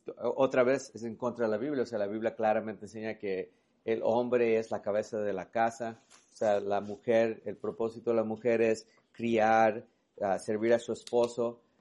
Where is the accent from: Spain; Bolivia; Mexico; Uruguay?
Mexico; yo soy de México